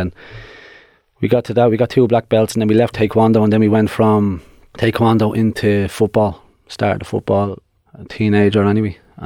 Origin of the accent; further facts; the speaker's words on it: Dublin, Leinster, Ireland; So, growing up, we were living in O'Devney Gardens. That's where I grew up. And we ended up moving to Cabra.